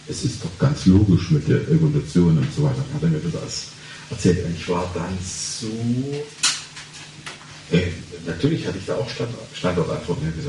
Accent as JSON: {"language": "German", "region": "East Germany", "country": "Germany", "tie": "born or raised there", "said": "Ich bin 30 Jahre in der DDR aufgewachsen."}